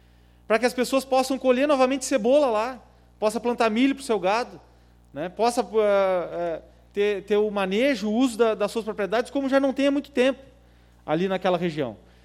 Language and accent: Portuguese; Rio Grande do Sul, Brazil; Eu me criei no Banhado Estreito pescando camarão de saquinho de cebola, brincando lá com 10 anos de idade.